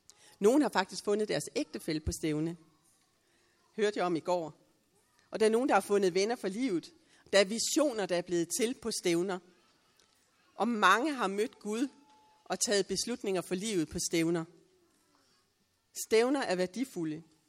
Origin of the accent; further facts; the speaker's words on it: Roskilde, Zealand, Denmark; Jeg kommer fra Roskilde, så jeg ved, hvordan en festivalplads kan se ud.